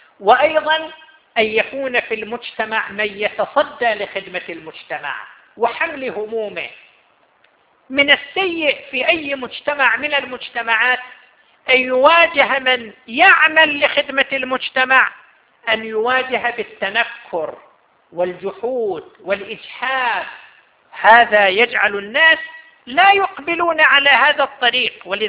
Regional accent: Qatif, Eastern Province, Saudi Arabia; سيكون عندنا في القطيف مهرجان لجائزة الإنجاز

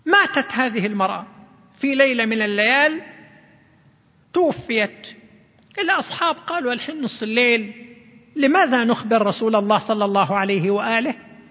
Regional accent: Saudi Arabia; ففي بلادنا السعودية أكثر من 13 مليون أجنبي

